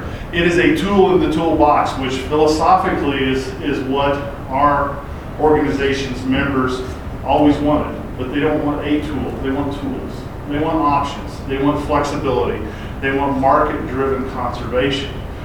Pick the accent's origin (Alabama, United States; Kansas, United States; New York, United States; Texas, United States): Kansas, United States; I'm from the Flint Hills of Kansas.